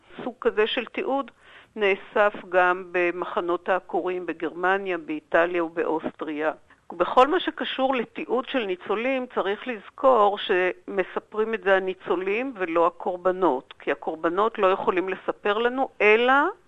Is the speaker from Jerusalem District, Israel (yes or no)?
yes; Jerusalem, Jerusalem District, Israel; אני ירושלמית, ההשכלה שלי היא האוניברסיטה העברית, למדתי היסטוריה